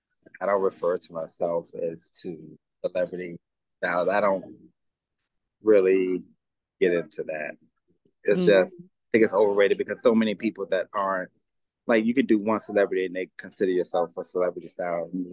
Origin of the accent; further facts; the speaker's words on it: Maryland, United States; also born or lived in Washington, D.C.; DC proper, yep. Raised in DC, born at Howard University Hospital.